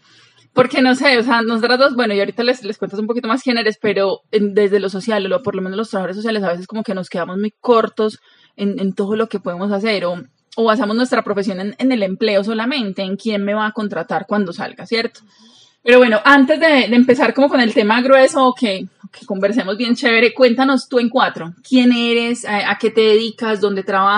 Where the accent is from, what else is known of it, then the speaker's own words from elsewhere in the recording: Cartagena, Bolívar, Colombia; born there; yo nací en Cartagena, pero como que, no, no, yo sí me considero como más paisa que Cartagena